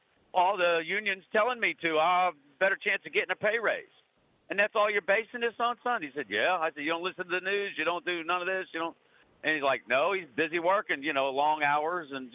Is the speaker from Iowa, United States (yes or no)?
no; Pittsburgh, Pennsylvania, United States; I'm originally from Pittsburgh area, and I was talking to my grandson. I'm in Virginia, actually driving trucks